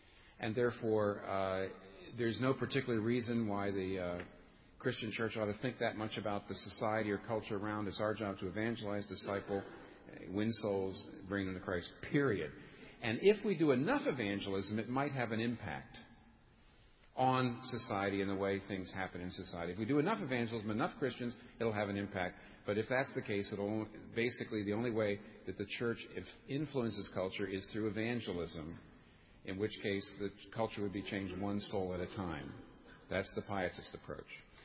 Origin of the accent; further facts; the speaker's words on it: United States; I'm an American. I'm speaking to people in Britain.